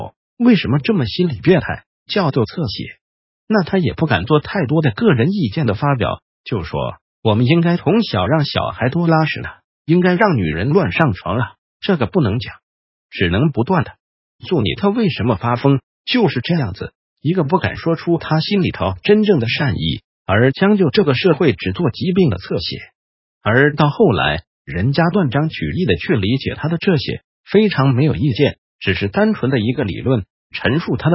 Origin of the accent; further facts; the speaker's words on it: Taiwan; 比如像我们台湾有一个故事，有一个吃长斋的老太太，我们台湾人啊